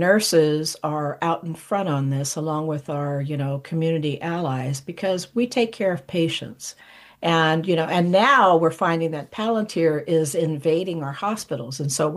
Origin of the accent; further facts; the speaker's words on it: Sacramento, California, United States; I'm from Sacramento, so we took a bus. We took two buses from Sacramento down to Palo Alto